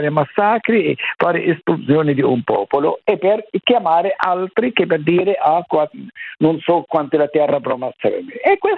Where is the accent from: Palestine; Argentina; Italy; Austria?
Palestine; Hebron, West Bank; born there; Italian is a second language; Io sono palestinese, sono nato a Hebron.